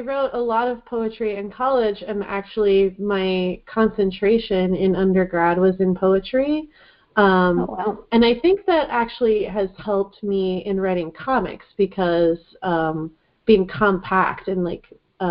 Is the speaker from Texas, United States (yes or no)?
no; Miami, Florida, United States; I grew up in Miami. I am a Latina writer. I'm also white